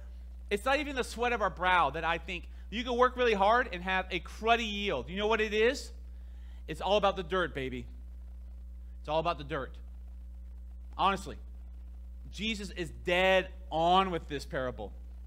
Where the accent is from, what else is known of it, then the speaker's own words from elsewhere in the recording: Miami, Florida, United States; I don't look like a farmer. I grew up in the city. I grew up in Miami.